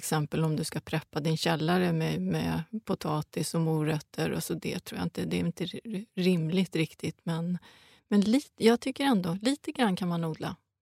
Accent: Southwest Finland, Finland; Så där lever jag lite ner på Öland. Då återskapar jag det här som jag var uppvuxen med där på Åbolands skärgård.

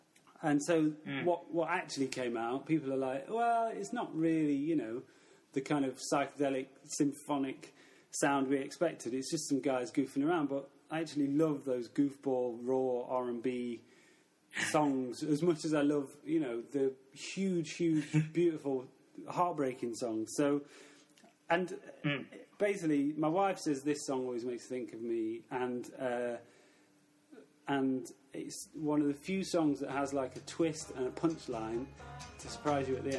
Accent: Mansfield, East Midlands, United Kingdom; I grew up in Mansfield, a small town near Nottingham. Just sort of standard mining town, I guess. My granddad worked down the pit and, just a sort of working class background.

